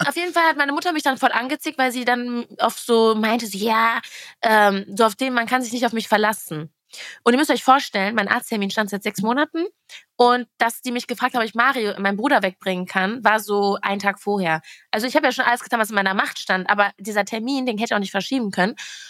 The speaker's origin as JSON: {"language": "German", "town": "Castrop-Rauxel", "region": "North Rhine-Westphalia", "country": "Germany", "tie": "born or raised there", "also_born_or_lived": "Wattenscheid", "said": "Gott sei Dank bin ich in Castrop-Rauxel groß geworden"}